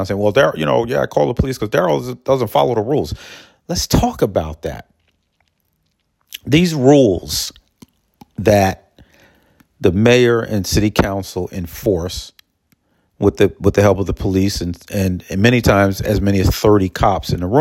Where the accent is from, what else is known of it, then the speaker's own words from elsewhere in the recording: Peekskill, New York, United States; most people know me for fighting the ugly racism of my hometown of Peekskill, New York.